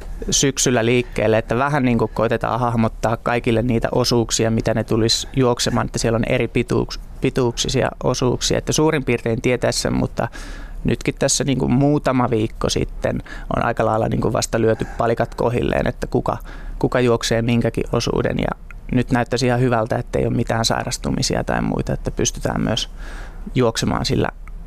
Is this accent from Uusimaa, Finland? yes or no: no; Pirkanmaa, Finland; No mä oon itse Pirkanmaalta kotoisin